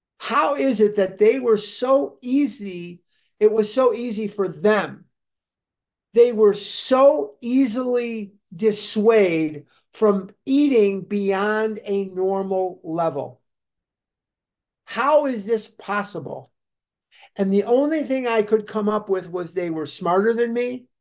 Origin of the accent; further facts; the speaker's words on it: Chicago, Illinois, United States; I'm from born and raised in Chicago. And I'm a Devon Avenue boy. I'm from Devon Avenue. I went to Mather High School in Chicago.